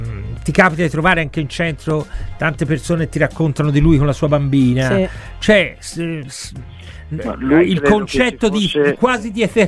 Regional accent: Florence, Tuscany, Italy; da fiorentino un po' i fiorentini li conosco

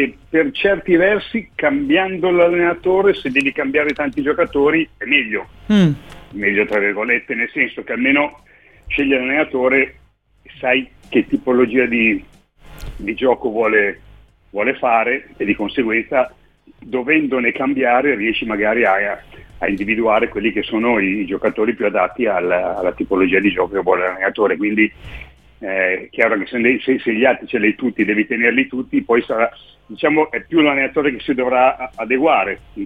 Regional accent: Milan, Lombardy, Italy; Io sono di Milano.

